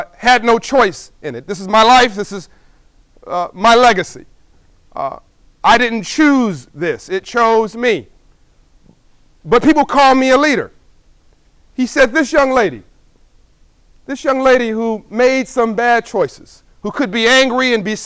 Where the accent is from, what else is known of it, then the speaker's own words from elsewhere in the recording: Compton, California, United States; I'm from Compton. I don't know if you know where Compton is or South Central or Watts, but it's the hood.